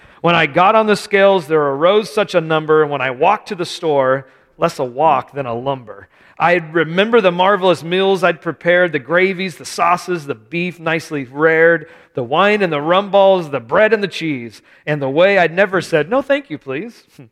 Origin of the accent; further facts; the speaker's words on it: California, United States; And then, I know, I'm from California